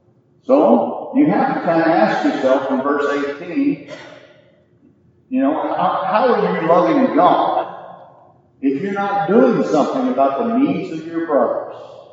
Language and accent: English; Missouri, United States; I'm from Missouri. I grew up in Missouri. I'm a show me person.